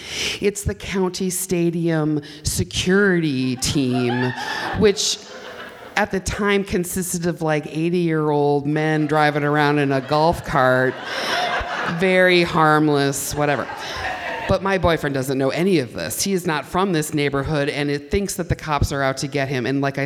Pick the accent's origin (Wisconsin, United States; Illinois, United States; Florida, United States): Wisconsin, United States; Milwaukee; So I grew up in Milwaukee. I grew up by the old county stadium.